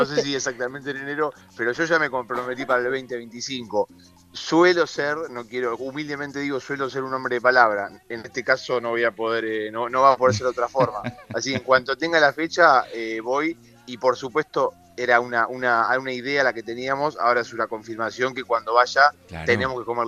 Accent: Argentina; yo siendo de Argentina, nosotros también tenemos en el norte de Argentina, en nuestra frontera con Bolivia

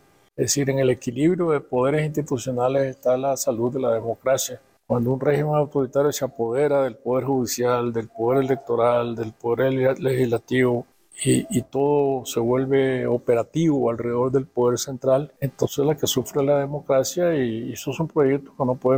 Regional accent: Nicaragua; Yo sigo siendo obviamente nicaragüense, si eso es un derecho que nadie me puede quitar. Tengo otras nacionalidades que yo agradezco muchísimo. Tengo la nacionalidad española, tengo la nacionalidad colombiana, la nacionalidad ecuatoriana.

